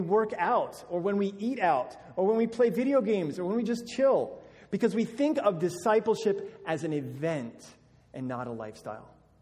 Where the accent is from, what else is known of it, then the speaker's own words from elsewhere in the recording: Alabama, United States; So I'm from Alabama. That's where I spent most of my life growing up. And in the South, the cultural assumption is that everyone is a Christian.